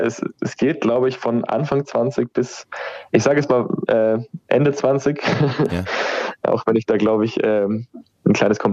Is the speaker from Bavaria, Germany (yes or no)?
yes; Würzburg, Bavaria, Germany; accent: Franconian; now in Munich, Germany; Ja, also wir sind in München zwar verortet, aber ich komme zum Beispiel aus Würzburg. Drum bin ich eher Franke als Bayer, muss ich gestehen.